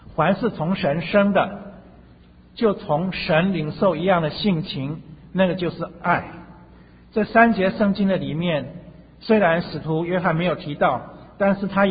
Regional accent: Taiwan; 我是一个在台湾土生土长的道地的台湾人，所以你听我的口气你就知道我是台湾来的。

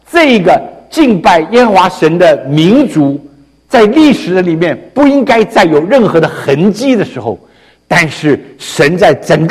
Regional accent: Taiwan; 所以你看，我们这个台湾跟中国很多地方都不一样

